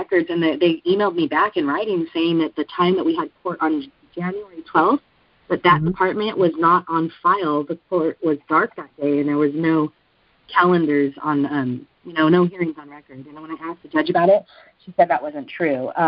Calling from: California, United States; Hi, I'm calling from California.

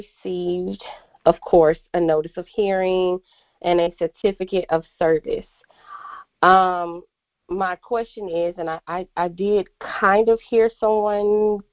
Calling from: Georgia, United States; My question is, I'm calling from Georgia

